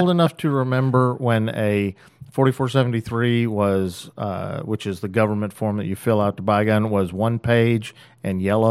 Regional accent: Austin, Texas, United States; I wasn't born in Galveston, but went to Austin High, old Austin boy, worked at McBride's way back in the day.

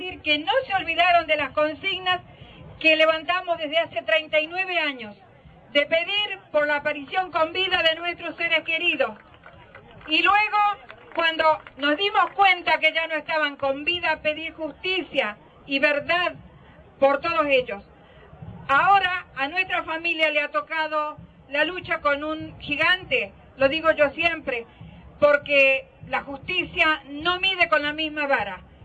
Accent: La Rioja, Argentina; Vengo de La Rioja.

